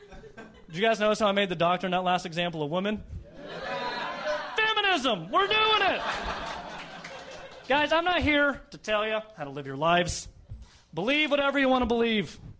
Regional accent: Nashville, Tennessee, United States; Well, I'm from Nashville originally, and I don't think I realized it at the time growing up, but I'm Jewish from the South.

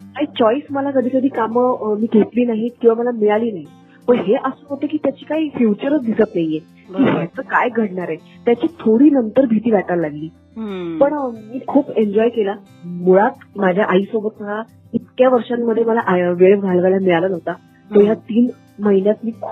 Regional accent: Satara, Maharashtra, India; now in Mumbai, India; तर मी म्हटलं की बेस्ट प्लेस इज माय गाव. तो मी गावाला गेले, माझ्या साताऱ्याचं थोडं म्हणून माझं गाव आहे, तिकडे गेले.

